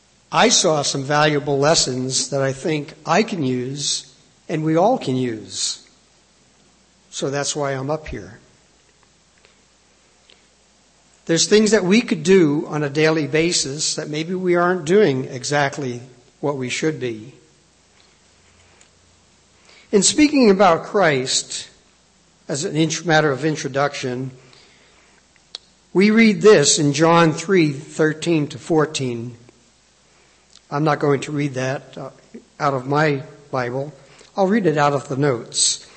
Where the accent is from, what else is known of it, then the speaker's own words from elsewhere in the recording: New York City, New York, United States; Well, I'm from New York City, and we have a lot of experience with that.